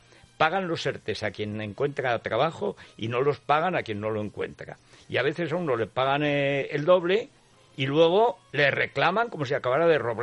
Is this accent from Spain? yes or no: yes; Spain; lo que a mí me apetecería como español es ir detrás del ejército a saludar al rey